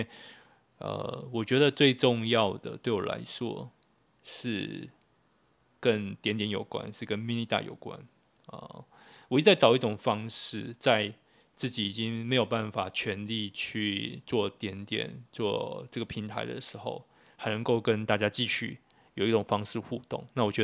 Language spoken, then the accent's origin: Chinese; Taiwan; 从小在台湾长大生活的我，